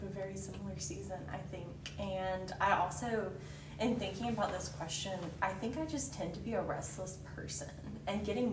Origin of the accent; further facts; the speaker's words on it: Birmingham, United States; I'm from Birmingham, so it's been fun to just be back here through BSIN, but also just to minister in the city where I grew up